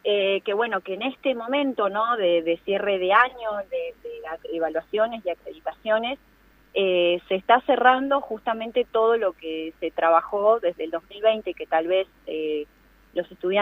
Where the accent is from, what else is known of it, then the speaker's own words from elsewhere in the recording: General Pico, La Pampa, Argentina; Tal cual, soy de General Pico.